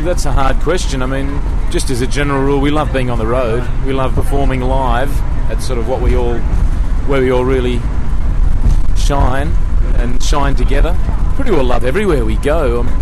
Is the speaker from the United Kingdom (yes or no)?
no; New South Wales, Australia; We're from Australia